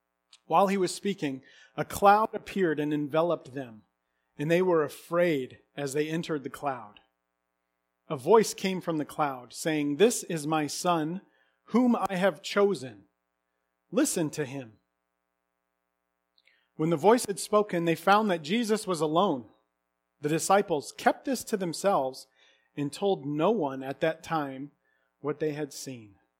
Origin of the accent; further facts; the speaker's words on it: Indiana, United States; I know we are in Michigan State territory here, but I grew up in Indiana in the early to mid 80s.